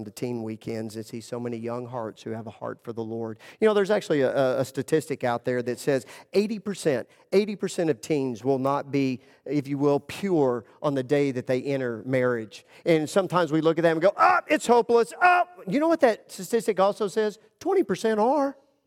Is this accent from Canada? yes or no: no; Texas, United States; I grew up in West Texas. I've endured a lot of wind.